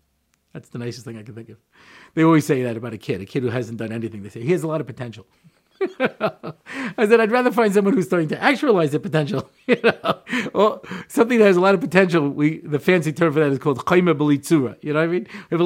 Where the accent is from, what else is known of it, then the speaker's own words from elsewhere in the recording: United States; And I grew up in America. I was an American. I moved here.